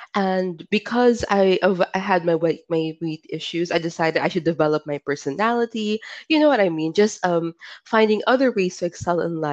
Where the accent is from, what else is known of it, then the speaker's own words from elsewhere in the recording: Philippines; I'm for a Filipino.